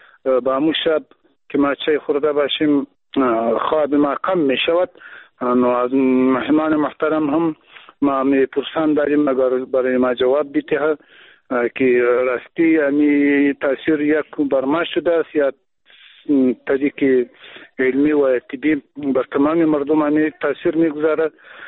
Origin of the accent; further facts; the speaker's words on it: Afghanistan; first language Pashto; Persian is a second language; البته اگر چی ما هم همون زبان مادری ما پشتو هست و بازم بادری چند گفته میتانیم کم کم